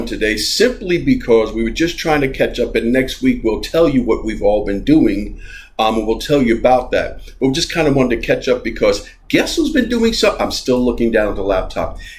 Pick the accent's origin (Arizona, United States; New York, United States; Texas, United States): New York, United States; accent: New York; I just realized I was editing a video for the adventure show on Friday, and I realized my New York accent popped out because it was a video clip of the podcast